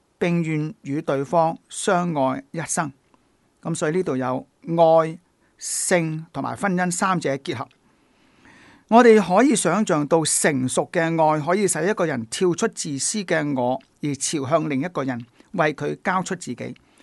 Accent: China; 做到我哋中国人讲嘅非礼勿视、非礼勿听、非礼勿言、非礼勿动

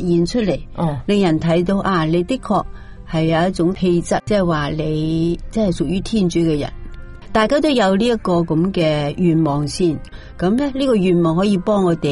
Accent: China; 因为我系中国人，有可能系咪而家十三亿都嚟到啦

